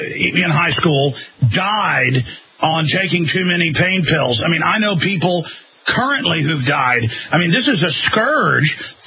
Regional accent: Dallas, Texas, United States; Man, I grew up in Dallas where it was like 2%, 2 parts per million, which is off the chart.

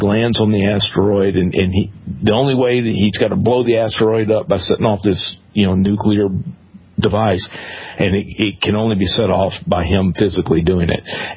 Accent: Texas, United States; growing up in Texas and, you know, speaking for myself and others, you don't shoot anything on two legs.

